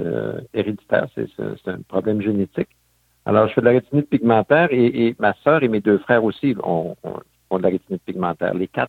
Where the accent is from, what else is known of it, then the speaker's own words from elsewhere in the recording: Outremont, Quebec, Canada; Alors, j'ai grandi à Outremont.